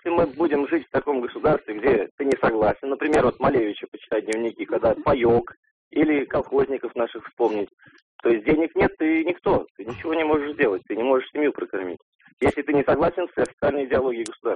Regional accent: Domodedovo, Moscow Oblast, Russia; я из Домодедова.

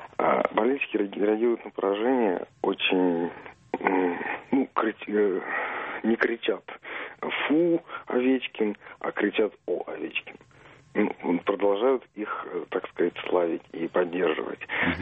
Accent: Moscow, Russia; да, я из Москвы.

